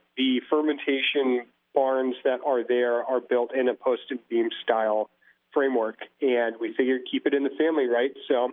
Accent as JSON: {"language": "English", "town": "Napa", "region": "California", "country": "United States", "tie": "born or raised there", "said": "I was one of the fortunate people to be born and raised in Napa."}